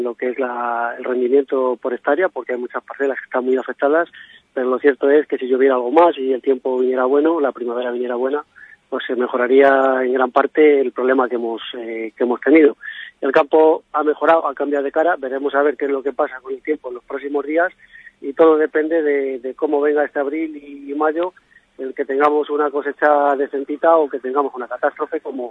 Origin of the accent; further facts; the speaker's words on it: Castile and León, Spain; pues lo que es la parte ganadera vaya representada por gente que somos de Ávila